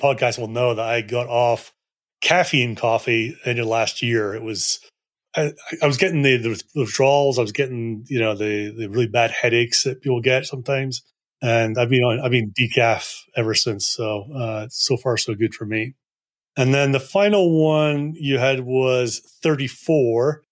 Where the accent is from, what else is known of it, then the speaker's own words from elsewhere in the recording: Scotland, United Kingdom; also born or lived in Hong Kong; even though I'm born and bred in Scotland, we actually lived in Hong Kong for a few years as I was a little bit older.